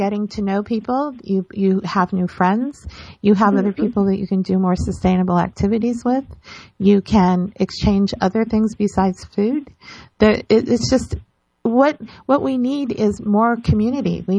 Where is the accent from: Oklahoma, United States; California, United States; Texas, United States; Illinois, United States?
California, United States; I want to say that I come from California, where I lived in a very small community that was in a little valley.